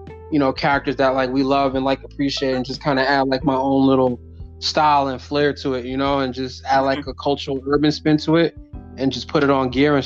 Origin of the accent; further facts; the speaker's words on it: New York, United States; also born or lived in Florida; So I'm originally from New York, and I was doing graphic design